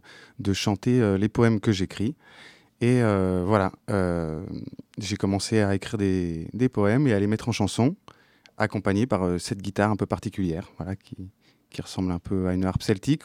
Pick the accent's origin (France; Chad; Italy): France; Auvergne-Rhône-Alpes; Oui, alors déjà je viens de Savoie, des Alpes, et j'ai passé toute mon enfance, ma jeunesse à marcher.